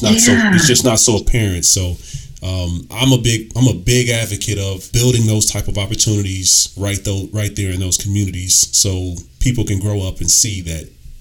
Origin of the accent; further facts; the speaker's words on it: Chicago, Illinois, United States; And growing up in South Chicago, where, in some areas not far from where I live, the life expectancy was 21 years.